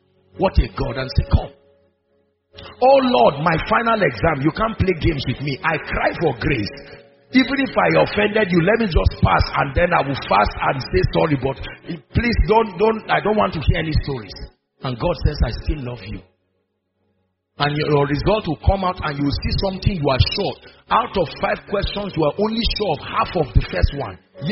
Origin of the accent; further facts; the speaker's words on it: Nigeria; I say, it's my business. I'm a Nigerian.